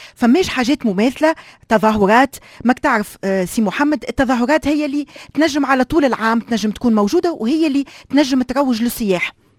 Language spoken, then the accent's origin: Arabic; Tunisia; نمشي نعدي الويكاند في نزل من النزل اللي عندنا في سوسة ولا في المهدية